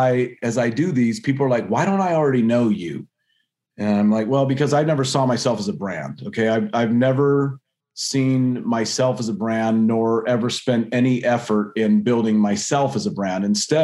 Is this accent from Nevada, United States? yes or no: yes; Las Vegas, Nevada, United States; You know, I'm from Vegas, right?